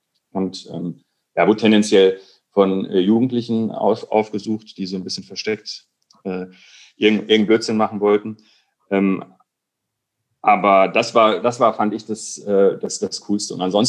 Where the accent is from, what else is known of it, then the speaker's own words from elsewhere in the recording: North Rhine-Westphalia, Germany; Wir sind im Kreis Recklinghausen aufgewachsen, mitten im Ruhrgebiet.